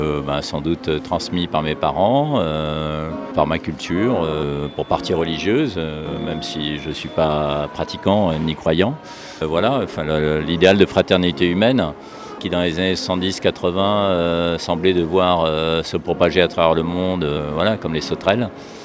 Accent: Lebanon; Mon enfance au Liban, ce qui a fait que j'ai voulu devenir journaliste

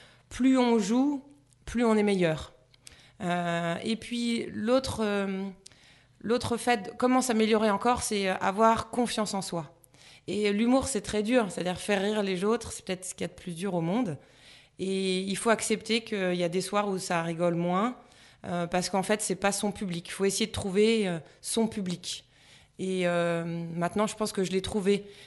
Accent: Nancy, Grand Est, France; moved away as an adult; now in Paris, France; moi je suis un pur produit lorrain, je suis originaire de Nancy. J'ai fait une classe préparatoire à Metz et j'ai fait l'Institut commercial de Nancy, à Nancy, l'école de commerce.

